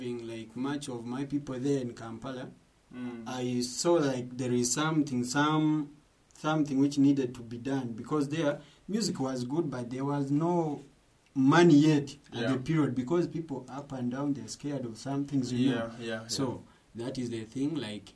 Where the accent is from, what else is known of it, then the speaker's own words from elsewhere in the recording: Sudan; from when I come from Sudan to this one